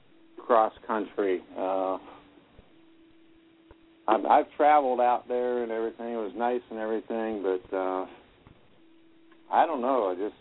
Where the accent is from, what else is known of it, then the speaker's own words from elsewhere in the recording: Youngstown, Ohio, United States; I'm originally from Ohio myself.